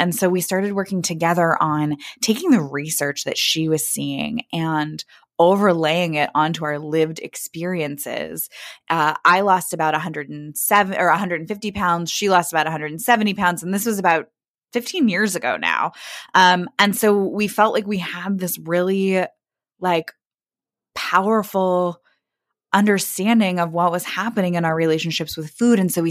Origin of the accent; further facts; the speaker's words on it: Kansas City, Missouri, United States; now in Brooklyn, United States; I grew up in Kansas City, Missouri. My parents are both scientists, and I live in Brooklyn with my husband